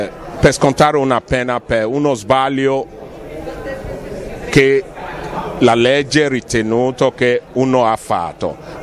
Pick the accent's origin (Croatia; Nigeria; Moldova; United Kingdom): Nigeria; Italian is a second language; now in Italy; Io sono nigeriano.